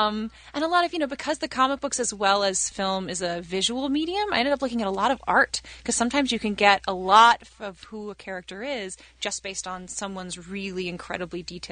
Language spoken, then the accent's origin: English; New York, United States; moved away as an adult; now in Los Angeles, United States; Well, I am from New York, and we shoot Daredevil in New York. But no, I came to L.A. about 10 years ago, and so this is where I've settled for now.